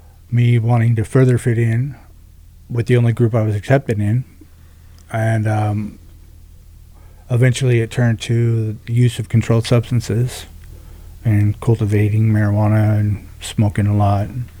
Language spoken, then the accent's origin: English; California, United States; And eventually we moved from Southern California when I was around 11 up to Northern Humboldt County.